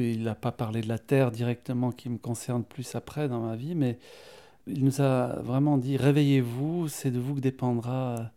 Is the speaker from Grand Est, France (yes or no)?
yes; Grand Est, France; Alors moi, j'ai grandi en Lorraine, hein, en Moselle, à côté du plateau lorrain